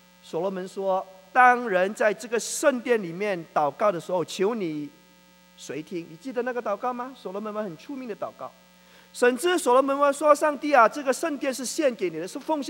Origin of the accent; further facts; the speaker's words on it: Malaysia; 我是马来西亚人